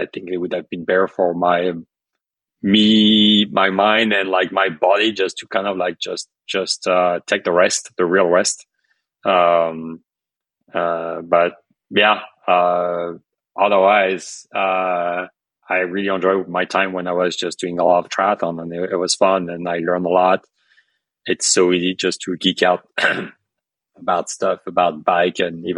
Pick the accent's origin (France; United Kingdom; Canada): France; now in United States; I was born in France, so I mean I moved to America like 22 years ago, but I'm French.